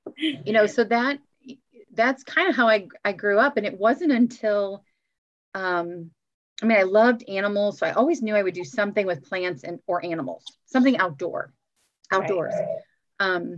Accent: St. Louis, Missouri, United States; I did. I grew up in St. Louis.

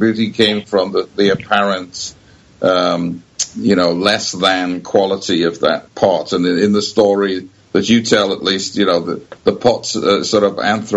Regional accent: United Kingdom; I'm a British guy

